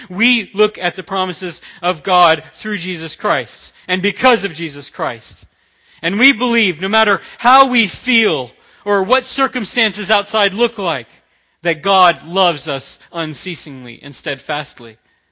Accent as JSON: {"language": "English", "region": "the South", "country": "United States", "said": "I'm from the South, and I used to say that a lot"}